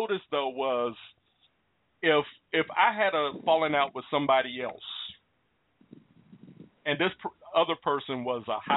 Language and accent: English; Washington, District of Columbia, United States; because I just come from Washington, D.C. I grew up in the Washington, D.C. area. And they figure, oh, he's a city boy.